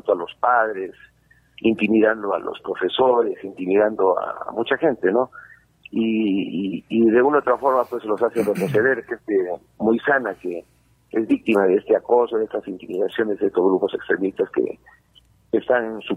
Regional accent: Arequipa, Peru; Como arequipeños deberíamos más bien empujar el coche

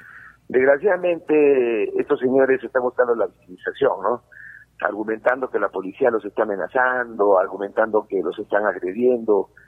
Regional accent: Arequipa, Peru; Como arequipeños deberíamos más bien empujar el coche

